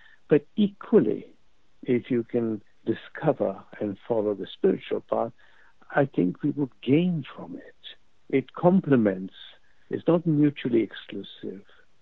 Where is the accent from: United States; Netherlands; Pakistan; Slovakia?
Pakistan; moved away as an adult; now in London, United Kingdom; Well, I mean, I grew up in Pakistan until I was 19. I came to London